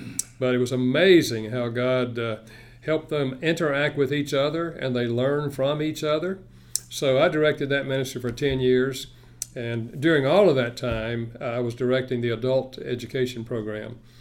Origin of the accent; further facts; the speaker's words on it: China Grove, North Carolina, United States; Well, I grew up in China Grove, a few miles south of here.